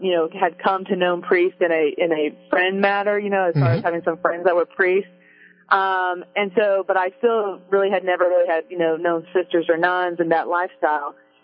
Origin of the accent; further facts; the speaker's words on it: Fort Worth, Texas, United States; because where I grew up at in the Fort Worth Diocese, we never saw sisters. We never saw nuns.